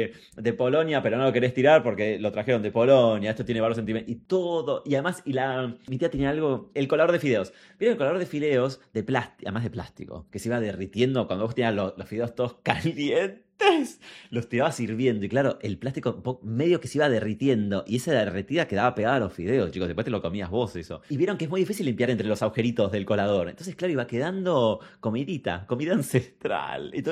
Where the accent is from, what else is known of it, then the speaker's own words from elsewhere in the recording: Buenos Aires, Argentina; Yo nací en Lugano 1 y 2. Respect. Pero obviamente no tengo ningún recuerdo de eso porque literalmente nací y a los meses nos fuimos a vivir a Parque Patricios.